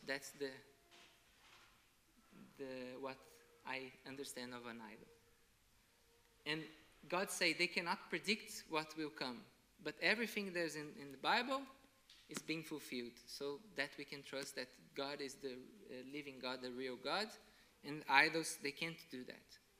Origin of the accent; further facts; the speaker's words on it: Brazil; first language Portuguese; English is a second language; I come from Brazil, I worship the Lord in Brazil, in Portuguese, Brazilian Portuguese, my mother tongue